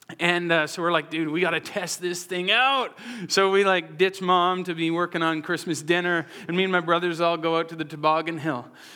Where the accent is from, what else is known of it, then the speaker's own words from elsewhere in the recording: Alberta, Canada; because I'm from Alberta. And so we get lots of snow in Alberta, and tobogganing is like a favorite pastime of ours.